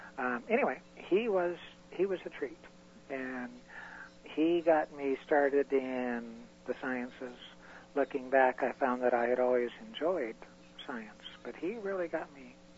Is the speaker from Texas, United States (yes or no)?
no; Oakland, California, United States; born there; I was born in Oakland, California, January of 1947.